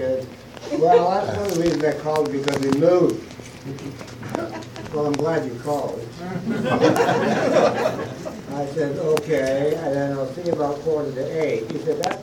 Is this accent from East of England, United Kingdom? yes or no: no; Glasgow, Scotland, United Kingdom; born there; I was born in Glasgow, Scotland. The reason I talk about that is because I was born in an Irish Catholic family. Consequently, I was Irish Catholic.